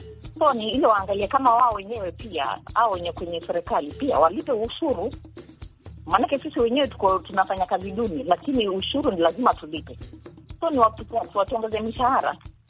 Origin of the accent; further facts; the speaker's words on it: Kenya; kama Mkenya mimi nalia